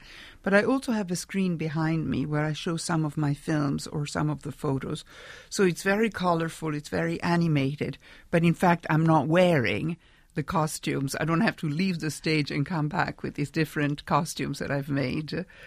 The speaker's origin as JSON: {"language": "English", "country": "Italy", "tie": "born or raised there", "second_language": "English", "said": "But see, I grew up in Italy and in the 70s"}